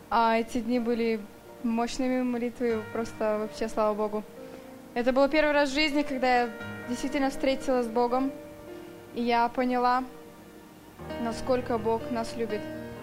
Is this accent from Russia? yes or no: no; Sacramento, California, United States; я из Сакраменто.